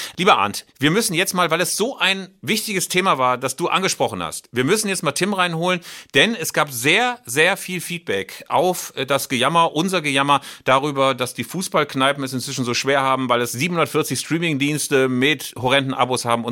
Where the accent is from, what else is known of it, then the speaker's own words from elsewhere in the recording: Bielefeld, North Rhine-Westphalia, Germany; Also ich sag mal so, als Bielefelder habe ich jetzt nicht so eine Erinnerung an schmerzhafte Niederlagen